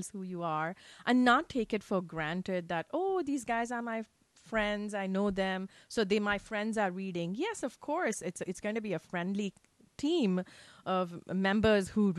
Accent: Karnataka, India; first language Kannada; English is a second language; Kannada is a language that I speak at home. So that's my native language.

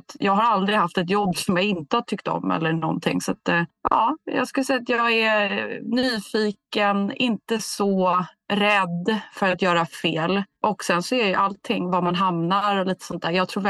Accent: Värmdö, Stockholm County, Sweden; Jag är uppväxt utanför Stockholm på Värmdö, Norra Lagnö, som är i utkanten av Gustavsberg.

